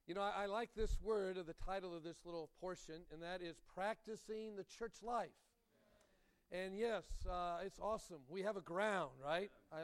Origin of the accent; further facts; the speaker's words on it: Denton, Texas, United States; I'm from Denton, Texas.